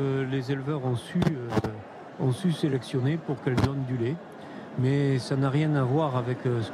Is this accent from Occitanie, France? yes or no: yes; Occitanie, France; on dit beurré chez nous en Aveyron.